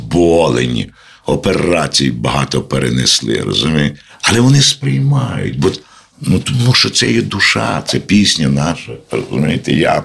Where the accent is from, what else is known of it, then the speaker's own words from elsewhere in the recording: Ternopil Oblast, Ukraine; І я приїхав в Тернопіль, я сам з Тернопільщини, якби додому.